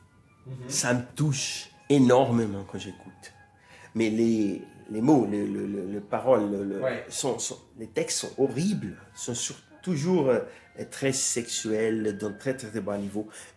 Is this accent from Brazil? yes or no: yes; Brazil; un univers culturel qui m'appartient en tant que Brésilien.